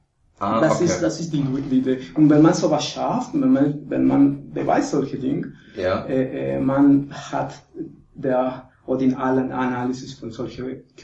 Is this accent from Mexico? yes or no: yes; Mexico; German is a second language; Also ich habe in Mexiko die Schule gemacht und ich habe in Mexiko die Licenciatura gemacht.